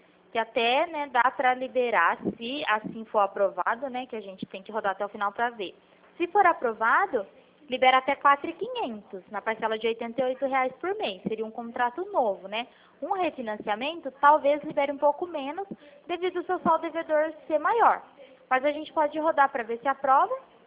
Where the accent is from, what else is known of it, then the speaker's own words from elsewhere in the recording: Pirassununga, São Paulo, Brazil; Não, eu sou de Pirassununga